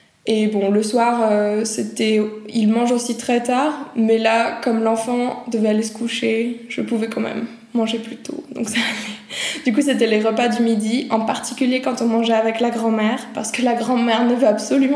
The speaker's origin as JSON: {"language": "French", "region": "Brittany", "country": "France", "said": "je viens de Bretagne en France"}